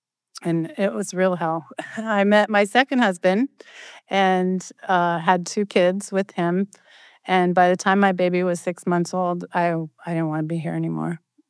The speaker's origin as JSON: {"language": "English", "town": "Neptune", "region": "New Jersey", "country": "United States", "tie": "born there", "said": "I was born in Neptune, New Jersey. So that was my excuse."}